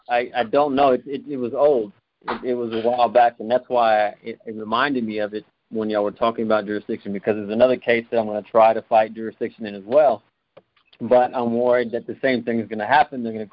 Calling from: Texas, United States; from Texas.

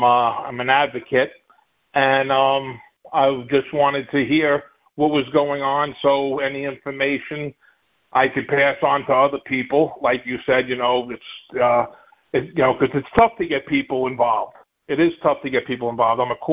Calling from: New York, United States; I'm from New York. First time listener.

